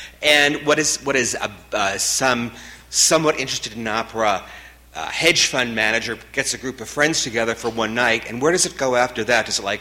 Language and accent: English; Boston, Massachusetts, United States; from East Boston.